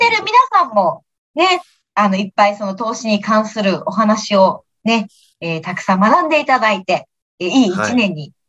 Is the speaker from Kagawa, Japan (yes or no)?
no; Okinawa, Japan; 私沖縄在住、沖縄出身なんですけど